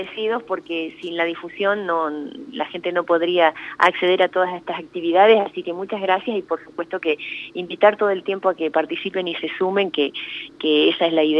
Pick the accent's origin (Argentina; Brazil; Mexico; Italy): Argentina; a ver de por qué somos así los argentinos